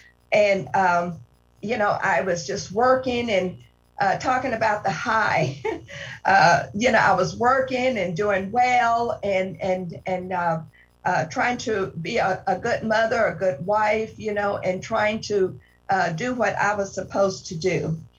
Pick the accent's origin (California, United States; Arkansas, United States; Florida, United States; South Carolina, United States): Arkansas, United States; moved away as an adult; Back in 1964, I got out of high school and went to Kansas City. I'm originally from Arkansas